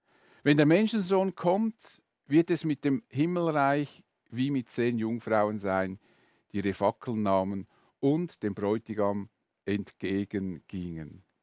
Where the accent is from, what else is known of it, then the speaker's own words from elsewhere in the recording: Switzerland; außer bei uns in der Schweiz, da ist bezüglich Pünktlichkeit null Toleranz.